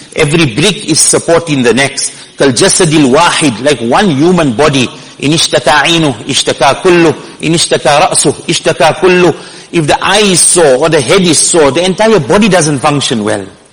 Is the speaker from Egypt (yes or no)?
no; South Africa; I'm a South African, so I can say it.